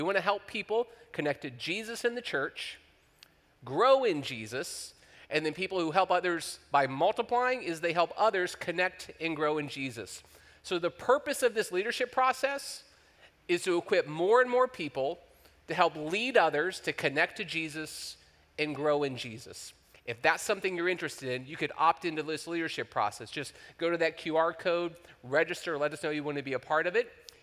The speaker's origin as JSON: {"language": "English", "region": "Ohio", "country": "United States", "tie": "born or raised there", "said": "and I was born and raised in Ohio"}